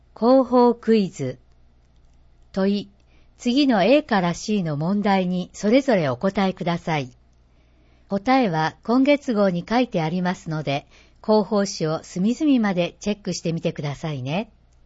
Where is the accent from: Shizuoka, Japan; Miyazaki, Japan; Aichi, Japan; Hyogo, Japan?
Aichi, Japan; 私たち愛知県民にとって味噌を使った料理は特に馴染み深いものではないでしょうか。